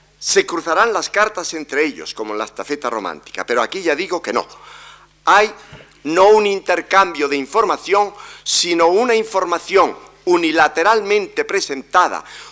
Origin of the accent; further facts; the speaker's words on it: Spain; los ingleses son gente más aficionada a escribir carta de lo que lo somos los españoles.